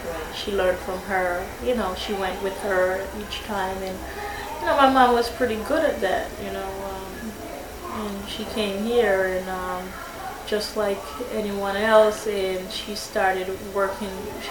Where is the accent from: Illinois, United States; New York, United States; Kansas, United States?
New York, United States; White Plains; But most of my friends, when I grew up in White Plains, you know, they were white. Because the blacks would not accept me.